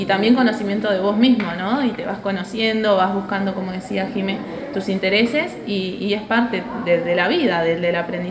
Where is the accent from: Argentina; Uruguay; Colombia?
Uruguay; Tacuarembó; now in Canelones, Uruguay; Soy del interior también, soy de Tacuarembó, vivo en Canelones y estudio en Montevideo.